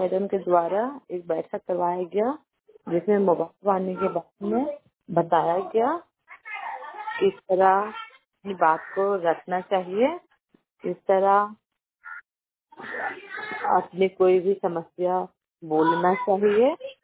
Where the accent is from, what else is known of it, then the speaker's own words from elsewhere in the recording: Bagodar, Jharkhand, India; मैं बागोदर की रहने वाली हूँ।